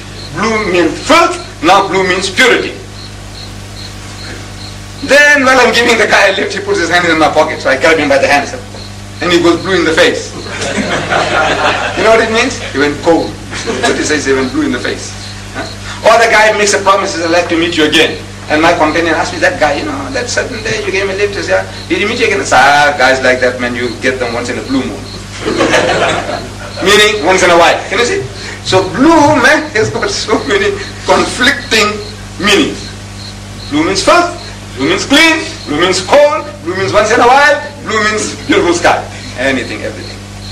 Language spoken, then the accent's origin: English; India; Whether Muslim or Hindu, you know, we are coming from India.